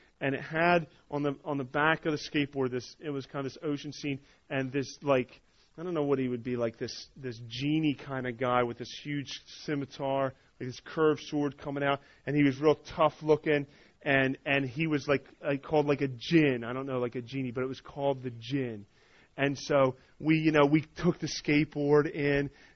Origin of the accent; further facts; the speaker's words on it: New Jersey, United States; When I grew up in New Jersey, my brother and I, we were really into skateboarding.